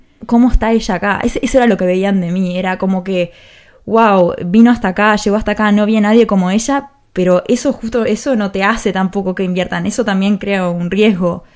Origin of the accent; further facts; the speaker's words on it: Uruguay; Y yo vengo de Uruguay, y se puede desde Uruguay, y se puede desde...